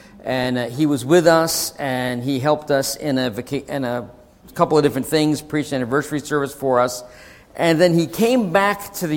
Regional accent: Massachusetts, United States; Growing up in Massachusetts, just outside of Boston, I always thought that I'd get to go home and start a church somewhere in the Boston area.

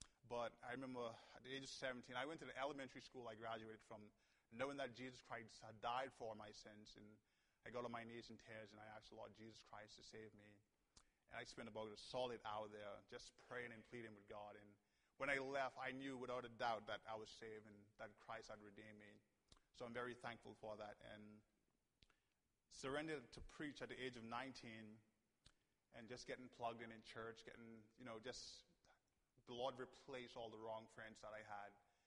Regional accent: Nassau, New Providence, Bahamas; I'm from Nassau, Bahamas. I grew up on the island all of my life, and I wasn't born or raised in a Christian home. My parents are Catholic, so I was raised Catholic.

